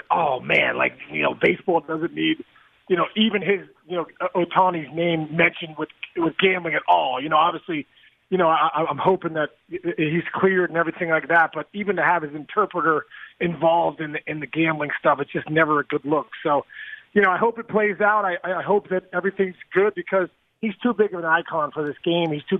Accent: Cincinnati, Ohio, United States; I grew up here in Cincinnati, basically, and these fans are incredible.

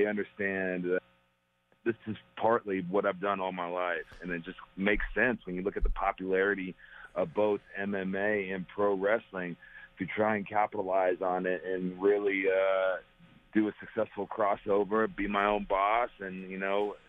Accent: Perry, Oklahoma, United States; Growing up in Perry, Oklahoma, there's not a lot going on, so we would go wrestle anywhere and any place we could.

